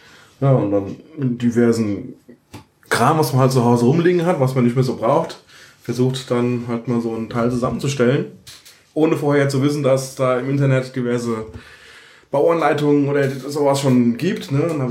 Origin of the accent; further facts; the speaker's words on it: Heidesheim am Rhein, Rhineland-Palatinate, Germany; Ja, gebürtig aus der Nähe von Mainz. Aufgewachsen im wunderschönen Heidesheim am Rhein.